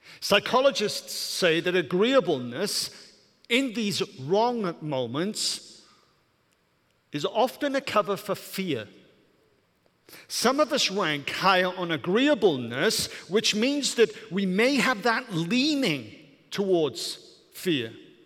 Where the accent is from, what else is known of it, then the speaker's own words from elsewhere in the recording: Wales, United Kingdom; I'm a passionate person. It's partly because I'm passionate, it's also because I'm Welsh.